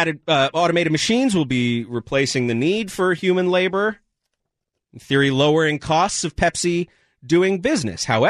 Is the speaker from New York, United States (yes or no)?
no; New Jersey, United States; I grew up in New Jersey.